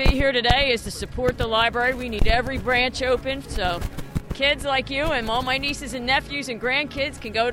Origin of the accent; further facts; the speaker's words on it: Philadelphia, Pennsylvania, United States; I'm from Tyersdale.